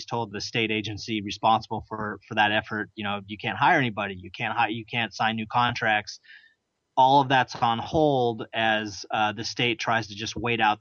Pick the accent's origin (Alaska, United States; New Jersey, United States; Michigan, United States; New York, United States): Alaska, United States; I'm from Alaska, and I can tell you all through my life, you've always heard politicians talk about, look, we need to diversify.